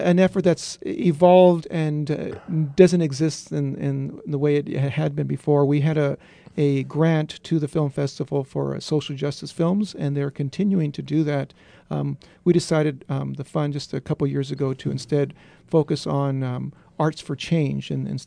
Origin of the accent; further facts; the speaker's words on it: California, United States; Actually, I was born in Santa Paula, just south of here in Ventura County.